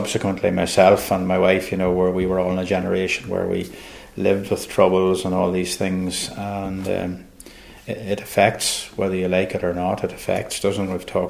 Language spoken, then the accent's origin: English; Northern Ireland, United Kingdom; I see myself primarily as British. I mean, I live in Northern Ireland. Northern Ireland's part of the United Kingdom, and I hold a British passport and so on.